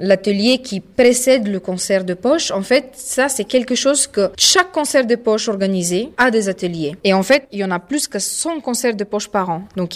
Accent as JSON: {"language": "French", "country": "Bulgaria", "second_language": "French", "moved": "yes", "lives_now": "France", "said": "Parce qu'en fait, je viens de la Bulgarie. Donc déjà, j'ai fait ma vie et mon métier de musicienne à l'étranger."}